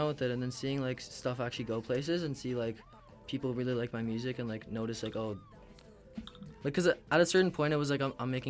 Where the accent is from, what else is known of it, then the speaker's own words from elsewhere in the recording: Richmond, British Columbia, Canada; I'm from Richmond.